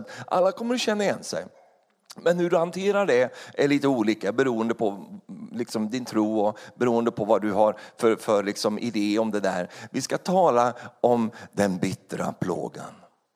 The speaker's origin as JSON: {"language": "Swedish", "country": "Sweden", "tie": "born or raised there", "said": "Jag har vuxit upp i inlandet i Sverige, och där gick vi inte att fiska så mycket."}